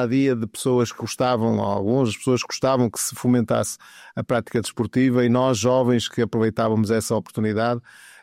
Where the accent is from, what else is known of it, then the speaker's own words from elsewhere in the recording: Vila do Conde, Norte, Portugal; eu tenho sorte de ter nascido em Vila do Conde, que é uma terra lindíssima.